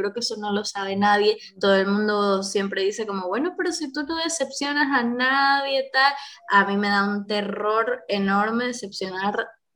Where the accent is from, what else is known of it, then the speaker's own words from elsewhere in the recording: Venezuela; now in Argentina; soy lo que soy, soy venezolana, pero estoy en tierra argentina.